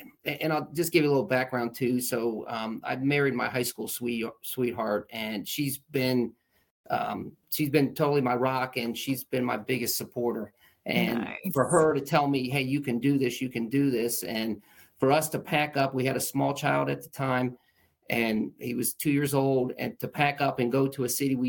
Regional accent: Columbus, Ohio, United States; now in Cincinnati, United States; I was from Columbus originally, but moved my family down to the Cincinnati area and took the sales role.

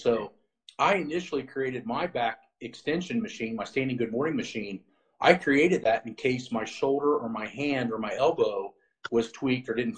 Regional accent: Ohio, United States; And a lot of it was because I was in Florida and I was from Ohio

